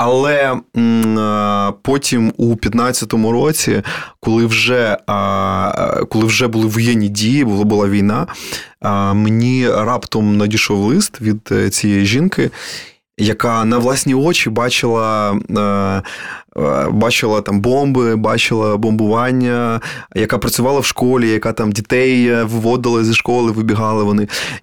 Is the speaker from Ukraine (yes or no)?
yes; Vinnytsia, Vinnytsia Oblast, Ukraine; я з Вінниці. І в Вінниці всі говорили або російською, або на суржику. Мені дуже пощастило, що в мене була бабушка Ніна, яка прекрасно спілкувалася українською